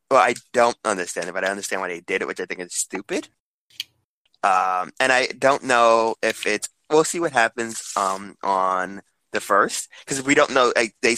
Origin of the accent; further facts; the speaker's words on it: New York, United States; I'm a New Yorker. I put ketchup on a hot dog.